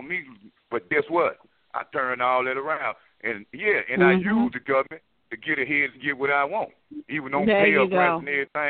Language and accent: English; Memphis, Tennessee, United States; look, man, hey, I'm from Memphis. You know what I'm saying? I don't gang bang like that.